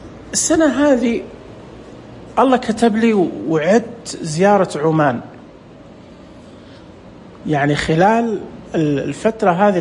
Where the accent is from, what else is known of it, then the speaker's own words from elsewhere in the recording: Saudi Arabia; كم كنت أتمنى إنه يكون عندنا في السعودية ملتقى سياحي